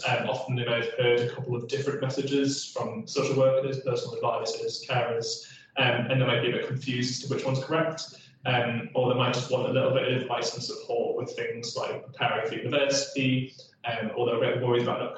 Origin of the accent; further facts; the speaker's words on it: North East England, United Kingdom; I'm originally from the Northeast and sometimes have the tendency to talk quite quickly.